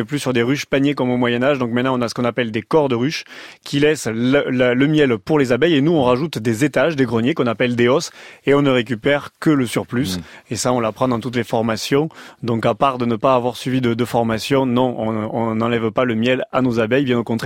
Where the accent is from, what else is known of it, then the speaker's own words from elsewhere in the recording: France; chez nous, en France